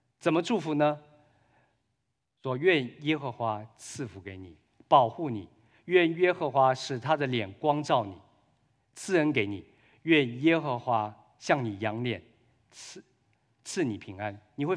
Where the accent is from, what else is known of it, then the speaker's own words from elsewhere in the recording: China; 我们是中国人，你当然吃中餐了。